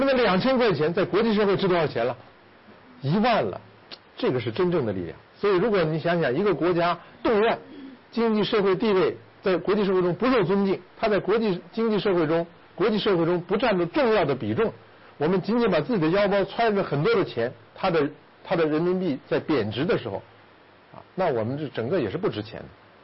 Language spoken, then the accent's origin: Chinese; China; 所以我们中国本身身为一个中国人，某种意义上讲现在已经赶上了一个富贵的时代